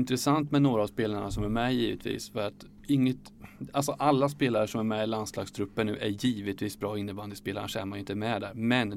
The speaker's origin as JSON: {"language": "Swedish", "town": "Linköping", "region": "Östergötland", "country": "Sweden", "said": "Det märks att vi är från Linköping"}